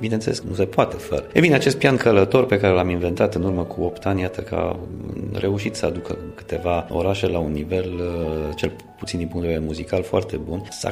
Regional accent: Brașov, Brașov County, Romania; de altfel a cântat și în orașul meu natal, Brașov

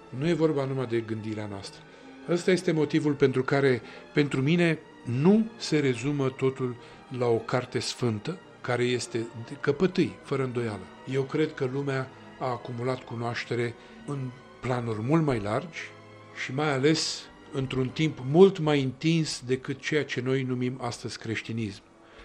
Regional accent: Romania; pe mine scrie, sunt român. Ce aș putea eu să fiu altceva? Cultura mea, la bază, este românească. Profesorii mei au fost români.

